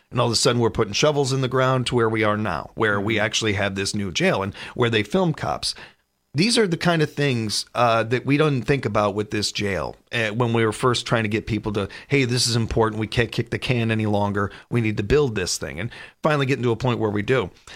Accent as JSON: {"language": "English", "town": "Chicago", "region": "Illinois", "country": "United States", "tie": "born or raised there", "said": "this is something that I deal with from my hometown and from where I'm from. And anytime you see Chicago in the news, you hear about it talked about like it's a third world country or it's a war zone"}